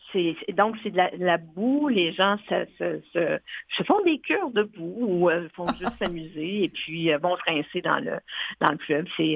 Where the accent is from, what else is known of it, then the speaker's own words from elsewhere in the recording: Quebec, Canada; étant donné que je viens d'Abitibi